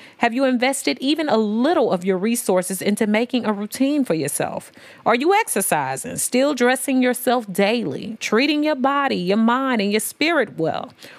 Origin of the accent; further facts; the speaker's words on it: St. Louis, Missouri, United States; also born or lived in Memphis; Now, y'all know I'm from St. Louis and Memphis, but I'm from the STL Mo 314. That's St. Louis for show. Okay. So we call ourselves the Show Me State in Missouri.